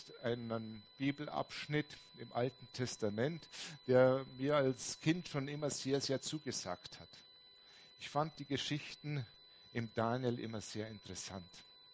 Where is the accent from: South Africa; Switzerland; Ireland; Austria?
Austria; was bei uns in Österreich Frankfurter und in Bayern Wiener genannt wird.